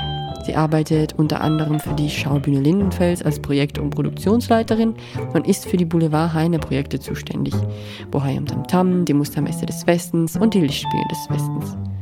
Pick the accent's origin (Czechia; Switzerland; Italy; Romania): Italy; German is a second language; moved away as an adult; now in Germany; Aufgewachsen bin ich in Italien, wohne nun jedoch seit fast 16 Jahren in Deutschland. Ursprünglich wollte ich nur für ein Erasmusjahr nach Berlin. Dort bin ich dann einfach hängen geblieben.